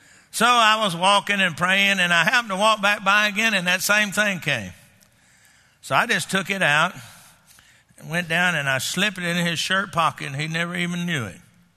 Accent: Texas, United States; I grew up in Texas. That's the way we talk.

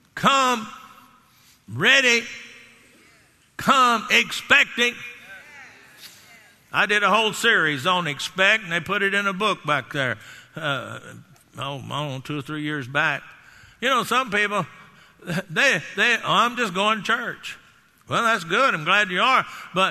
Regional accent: Garland, Texas, United States; I would take Nick and Dave with me up to Garland, my hometown.

